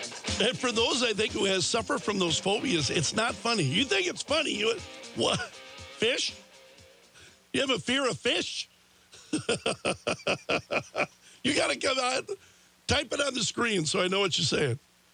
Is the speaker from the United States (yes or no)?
yes; Sioux Falls, South Dakota, United States; When I was a kid, I grew up just outside of Sioux Falls, and they were common.